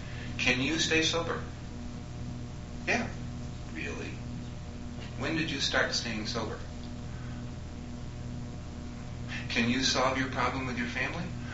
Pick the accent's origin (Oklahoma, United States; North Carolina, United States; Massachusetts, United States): Massachusetts, United States; I'm from Massachusetts. And I ought to be talking like this because I'm from Massachusetts